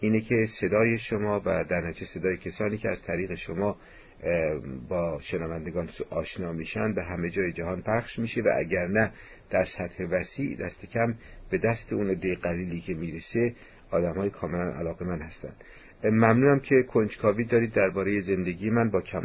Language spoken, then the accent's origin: Persian; Mashhad, Razavi Khorasan, Iran; moved away as an adult; also born or lived in Tehran; now in United States; بهمن ماه 1322 هجری شمسی، یعنی در فوریه 1944 میلادی، در شهر مشهد به دنیا آمدم. دوره ابتدایی و متوسطه در همون شهر تمام کردم. بعدم در 19 سالگی به دانشگاه تهران آمدم،